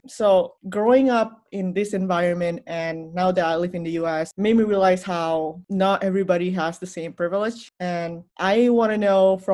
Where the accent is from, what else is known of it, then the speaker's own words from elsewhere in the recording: Indonesia; So I grew up in Indonesia. I lived there for 17 years and poverty was pretty much all around.